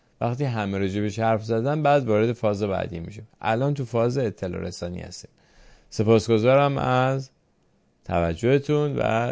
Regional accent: Iran; ما ایرانی هستیم و ایران رو وقتی که ایران رو به دست بیاریم هممون ازش نفع خواهیم برد

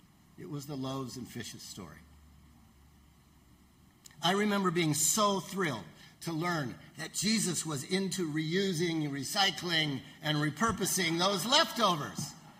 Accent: South Pasadena, California, United States; now in Ventura County, United States; For one, I grew up in South Pasadena.

